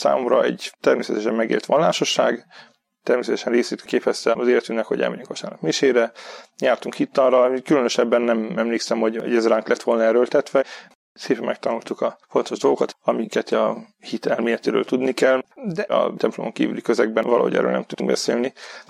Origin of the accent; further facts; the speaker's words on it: Debrecen, Hajdú-Bihar, Hungary; Debrecenben születtem, ott nőttem fel.